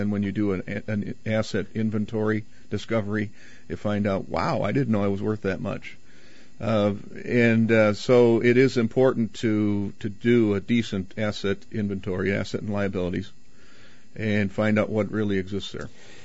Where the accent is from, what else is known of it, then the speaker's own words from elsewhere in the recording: Wisconsin, United States; now in Minnesota, United States; Born and raised in Wisconsin.